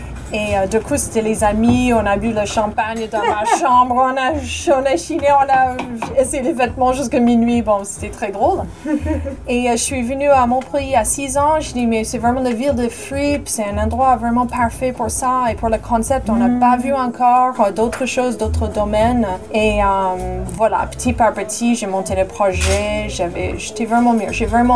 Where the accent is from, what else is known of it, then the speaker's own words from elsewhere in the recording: United States; French is a second language; now in France; c'est un petit touche, petit clin d'œil sur le fait que je suis américaine.